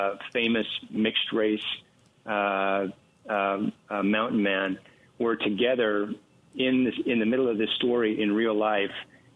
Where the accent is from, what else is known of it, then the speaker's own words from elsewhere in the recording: Wyoming, United States; given my background growing up in Wyoming and having experienced a bit of 1870s life.